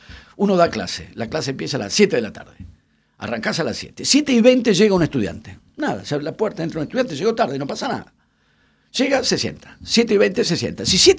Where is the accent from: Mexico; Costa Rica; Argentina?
Argentina; cuando dije todos los argentinos, la verdad que no somos todos los argentinos